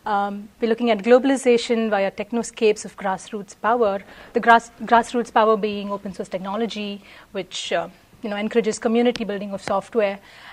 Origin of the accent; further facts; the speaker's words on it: India; And I take the case study of India because I'm from India. I know the scenario there before and after the advent of Linux